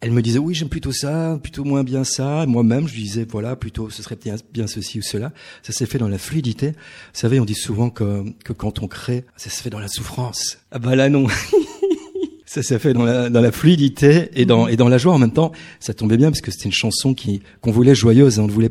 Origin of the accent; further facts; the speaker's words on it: Rendeux, Wallonia, Belgium; tous les Belges sont venus à Rendeux, je viens de Rendeux, enregistrer les instruments